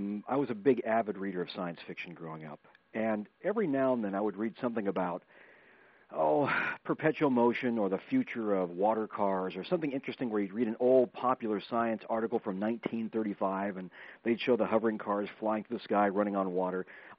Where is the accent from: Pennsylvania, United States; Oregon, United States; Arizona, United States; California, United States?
Oregon, United States; Portland; And I'm from the Pacific Northwest, Portland, Oregon